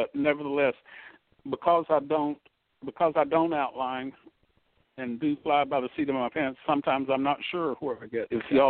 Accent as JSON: {"language": "English", "region": "Mississippi", "country": "United States", "said": "Mississippi's own John Grisham, and we're both from the Magnolia State"}